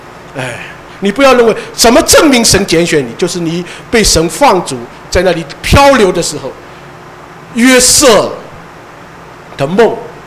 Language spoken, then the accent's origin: Chinese; Shanghai, China; 我们上海人讲一句话，最不好做的就是上门女婿